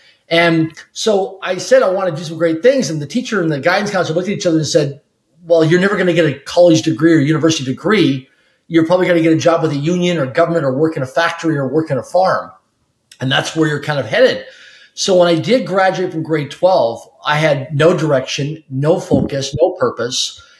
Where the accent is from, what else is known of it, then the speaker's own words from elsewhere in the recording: Swift Current, Saskatchewan, Canada; Grew up in a city of less than 20,000 people in population, middle income family. I'm Canadian, so grew up in a place called Swift Current, Saskatchewan, Canada.